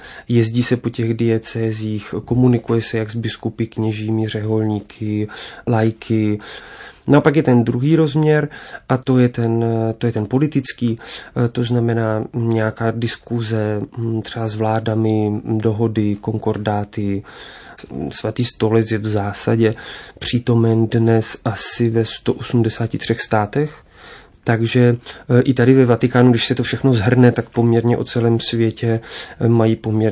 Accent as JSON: {"language": "Czech", "town": "Ostrava", "region": "Moravian-Silesian Region", "country": "Czechia", "said": "Pocházím z Ostravy a pocházím z takové normální katolické rodiny."}